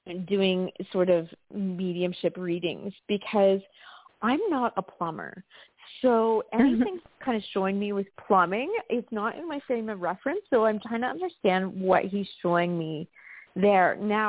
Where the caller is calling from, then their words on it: New York, United States; from New York.